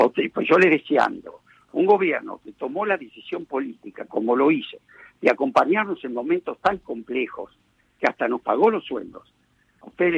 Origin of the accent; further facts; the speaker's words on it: Basque Country, Spain; Y soy vasco, otra cosa no puedo hacer.